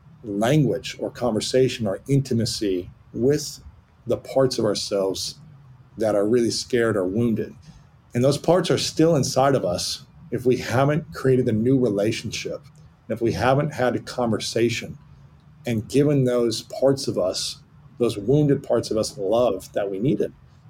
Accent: Ohio, United States; This is like stuff that would be against the code of an athlete, essentially, growing up in Ohio.

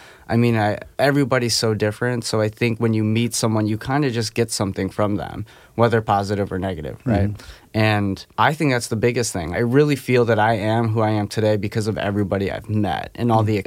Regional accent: Philippines; now in United States; I'm Filipino

